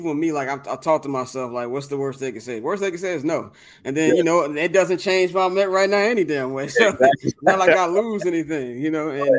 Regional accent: Chicago, Illinois, United States; Told him I was from Chicago, and everything like that.

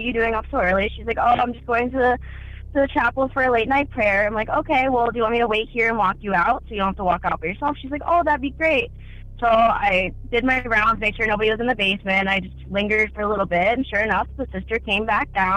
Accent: Pennsylvania, United States; I'm actually from Pennsylvania, and I just started listening to your show a couple weeks ago

